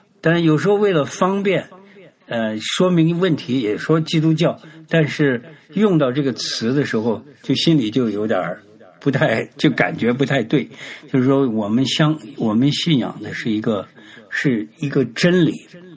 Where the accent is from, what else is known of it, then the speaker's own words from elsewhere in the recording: China; moved away as an adult; now in United States; 在国内呢没有碰到过一个基督徒，只是在出国，1980年代出国到美国以后，接触到教会